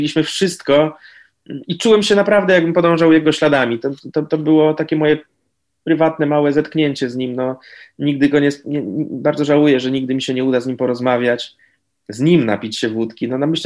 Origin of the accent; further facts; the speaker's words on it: Wrocław, Lower Silesian Voivodeship, Poland; no ja kocham koszykówkę, wychowywałem się we Wrocławiu, jestem wrocławianinem